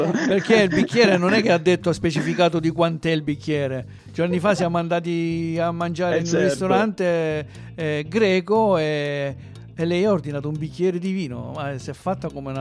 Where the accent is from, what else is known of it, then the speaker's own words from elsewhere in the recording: Apulia, Italy; visto che noi siamo salentini